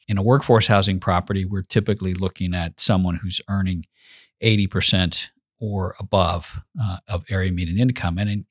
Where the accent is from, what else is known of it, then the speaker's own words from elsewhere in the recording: California, United States; I grew up in Central California, rural part of the state of California, mostly an agricultural area.